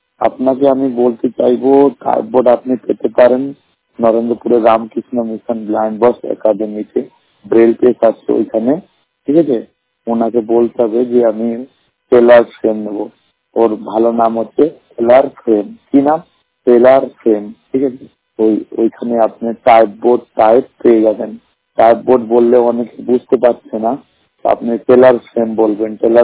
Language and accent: Bangla; Allahabad, Uttar Pradesh, India; আমার বাড়ি হলো উত্তরপ্রদেশ এলাহাবাদ।